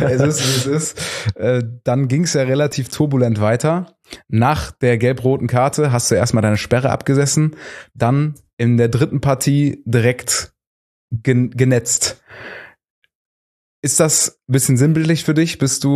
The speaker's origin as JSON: {"language": "German", "region": "Rhineland", "country": "Germany", "said": "würde ich jetzt mal sagen, als Rheinländer"}